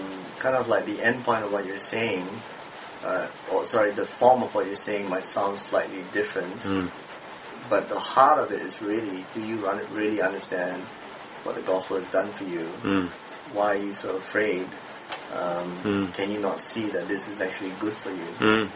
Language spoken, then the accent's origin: English; Malaysia; also born or lived in Australia; So the benefits of being a Malaysian Christian in Malaysia are enormous.